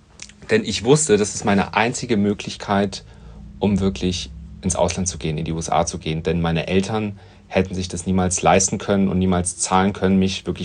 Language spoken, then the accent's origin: German; Germany; Also ich habe eigentlich einen Migrationshintergrund. Das heißt, meine Eltern kommen eigentlich aus Serbien. Und ich bin selber aber in Deutschland geboren, dort aufgewachsen und auch zur Schule gegangen.